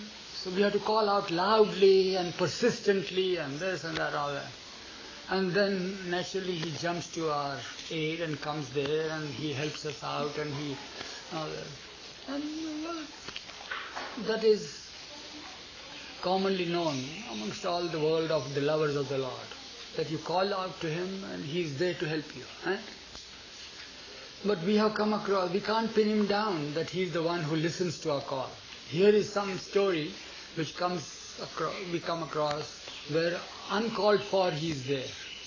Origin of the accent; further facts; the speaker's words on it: Romania; I'm a Roman. I'm from Romania.